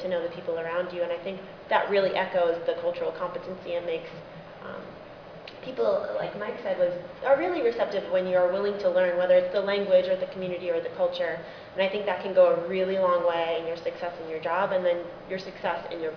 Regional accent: Kenya; now in United States; I had never been to India before. I grew up in Kenya, and then I moved to the States

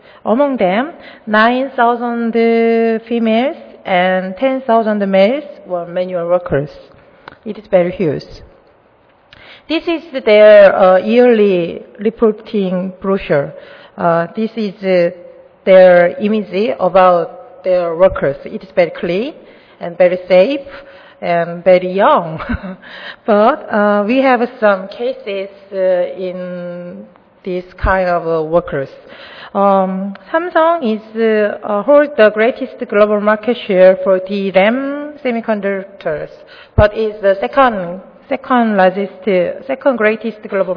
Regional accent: South Korea; English is a second language; from Korea.

